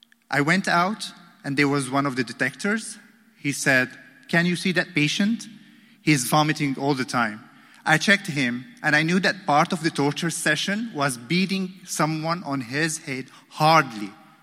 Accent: Damascus, Damascus Governorate, Syria

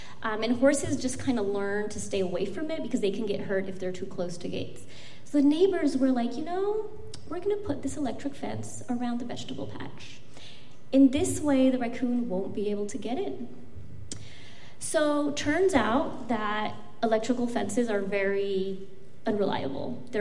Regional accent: California, United States; So I grew up in Northern California. I'm part of a big family. I was an immigrant. I grew up undocumented, blind in public schools.

